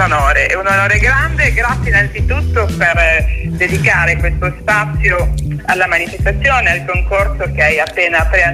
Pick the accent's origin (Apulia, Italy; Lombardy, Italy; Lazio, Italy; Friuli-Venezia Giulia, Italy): Apulia, Italy; Melpignano; Sono nata nel profondo sud di questo Nevado Fiera, sono salentina melpignanese di origine addirittura.